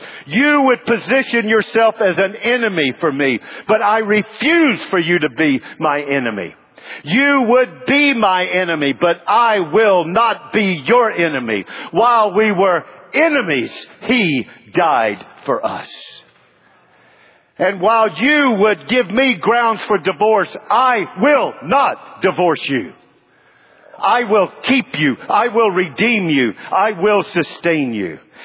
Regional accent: Charlotte, North Carolina, United States; I grew up in Sharon Amity of Charlotte, North Carolina.

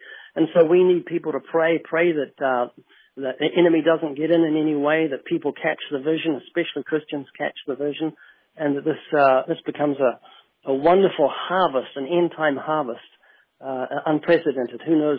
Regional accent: New Zealand; I'm from New Zealand, and both of them are under the Queen when she was alive.

